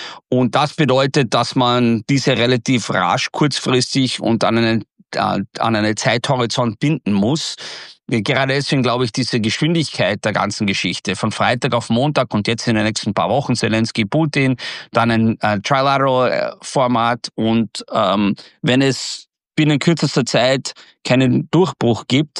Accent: Des Moines, Iowa, United States; German is a second language; now in Germany; als ich aufgewachsen bin in Des Moines, Iowa, Des Moines ist die Hauptstadt Iowas im mittleren Westen

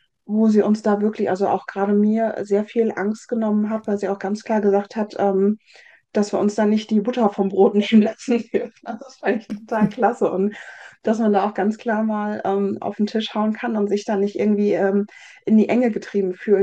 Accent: North Rhine-Westphalia, Germany; ich komme aus dem Siegerland, das ist jetzt recht industriell geprägt

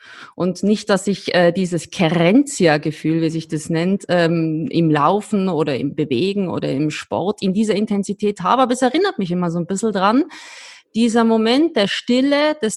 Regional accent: Austria; ich bin vor allem als Österreicherin wahnsinnig stolz, dass wir ihn heute hier haben.

